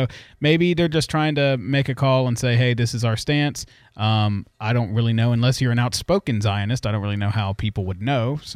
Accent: United States; I'm an American, and I believe in rights of Americans.

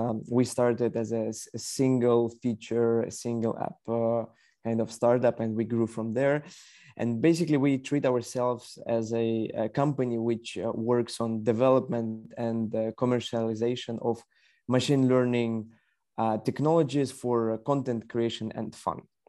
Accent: Kyiv, Ukraine; So I'm Ukrainian. I was born in Ukraine, raised in Kiev

